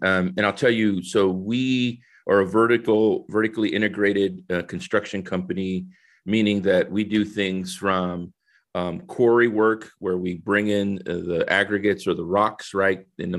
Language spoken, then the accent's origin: English; San Salvador, El Salvador; now in United States; I think, originally I'm from San Salvador, El Salvador, right? Came in 1969 to New Orleans.